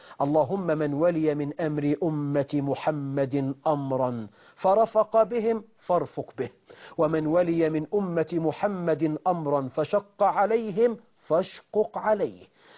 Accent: Egypt; بلدنا مصر

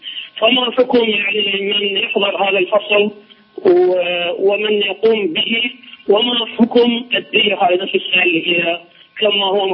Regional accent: Iraq; الشيخ عندنا في العراق يحصل القتل سواء كان عمدا او خطا.

